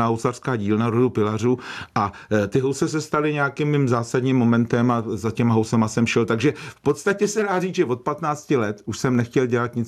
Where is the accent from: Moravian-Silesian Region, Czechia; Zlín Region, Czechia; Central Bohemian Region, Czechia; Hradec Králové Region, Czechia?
Hradec Králové Region, Czechia; Hradec Králové; Já pocházím z Hradce Králové a když mě bylo 5,5, tak děda v té době ještě učil malé caparty